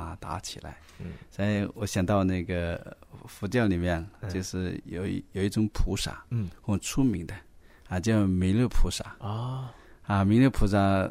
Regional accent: China; 我们啊自己是一个中国人，感觉到很骄傲，

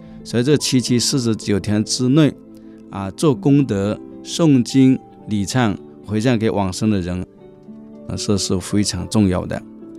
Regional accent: China; 我们作为一个中国人，我们无论到哪里要把我们中国的传统文化要把它保留下来

